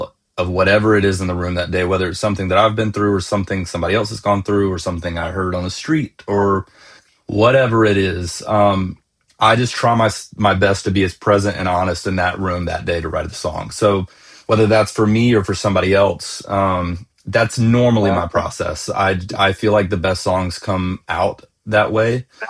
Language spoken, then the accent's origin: English; Gainesville, Georgia, United States; now in Nashville, United States; I'm coming from Nashville, Tennessee. I was born and raised in Gainesville, Georgia, like an hour north of Atlanta. But I've lived in Nashville for, about 12 years now.